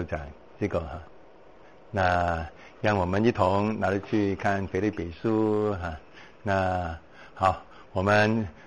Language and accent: Chinese; China; 那啊我们中国教会啊我们中国人哈、啊，那原先我们是一盘散沙哈、啊